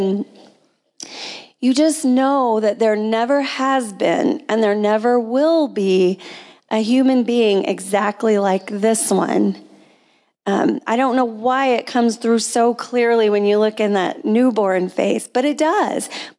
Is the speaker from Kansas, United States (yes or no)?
yes; Kansas, United States; I was born in 1970. Abortion was actually legal in my home state of Kansas, but my parents somehow found the courage to choose life. It was a small town